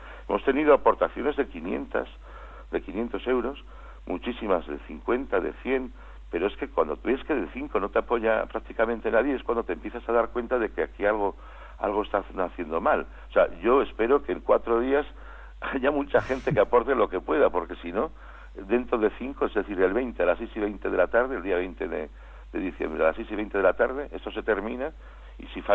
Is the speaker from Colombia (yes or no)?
no; Basque Country, Spain; y porque soy vasco, y entonces quizás estoy más sensibilizado